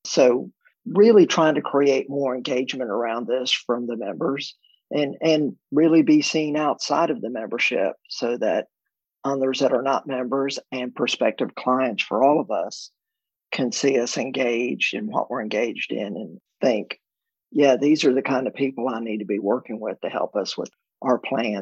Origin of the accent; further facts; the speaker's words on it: Biloxi, Mississippi, United States; Look, I'm from Biloxi, Mississippi. It's on the Gulf Coast. Everything was north of me.